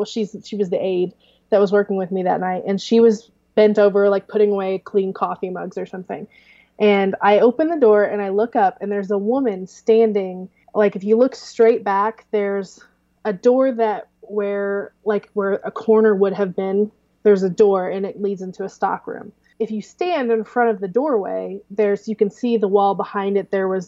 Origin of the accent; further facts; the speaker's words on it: Clarksburg, United States; To me, small was where I grew up in Clarksburg, which is 300 people.